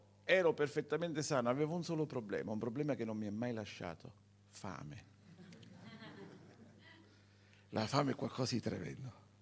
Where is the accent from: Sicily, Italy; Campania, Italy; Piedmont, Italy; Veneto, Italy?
Campania, Italy; Naples; Io sono napoletano, sono nato sotto il Vesuvio